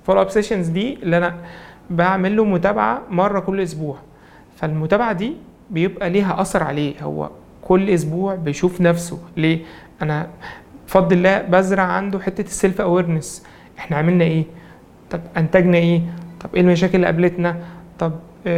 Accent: Sharqia Governorate, Egypt; born there; now in Cairo, Egypt; انا من مواليد الشرقية بس الحمد لله مؤخرا بقيت قاعد في القاهرة،

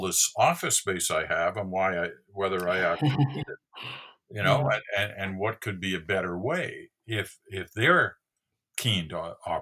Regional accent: Canada; I'm proud to say that we're Canadian and we're different.

